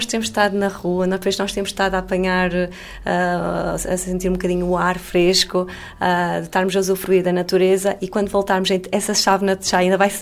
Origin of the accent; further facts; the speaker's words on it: Guia, Leiria, Portugal; É um bocadinho mais para o oeste, a Guia, é a minha terra, e realmente para mim é muito especial, não é?